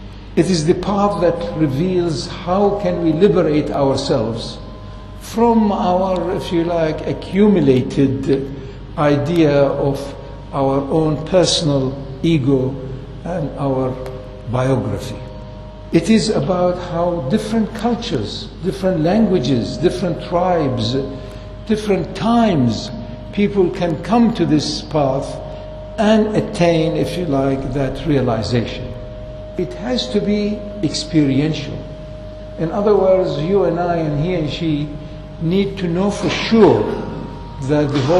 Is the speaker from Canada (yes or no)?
no; Iraq; I remember as a child growing up in Iraq, again the same way that we thought the usual rituals, the usual habits